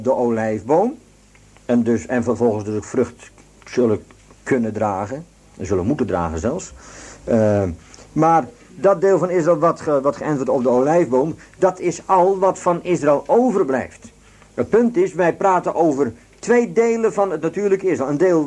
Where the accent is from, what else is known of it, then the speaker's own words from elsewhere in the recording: Netherlands; Want ik ben ook een Nederlander, maar wel gelovig.